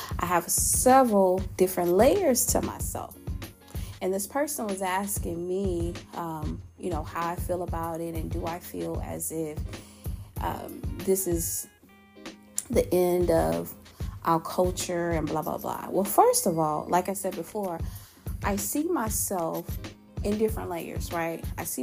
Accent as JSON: {"language": "English", "region": "Louisiana", "country": "United States", "said": "I'm also from the United States. That is true. I'm also from Louisiana, okay? And I'm also from the West."}